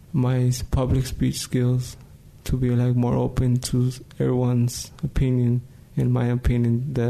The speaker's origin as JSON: {"language": "English", "region": "California", "country": "United States", "tie": "born or raised there", "also_born_or_lived": "Mexico", "lives_now": "New Mexico, United States", "said": "I'm 16, almost turning 17. I go to Health Leadership High School. Grew up in California, came to New Mexico, and stay here."}